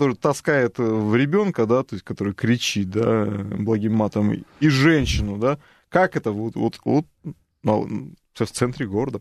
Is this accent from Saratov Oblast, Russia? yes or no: no; Vladivostok, Primorsky Krai, Russia; из Владивостока.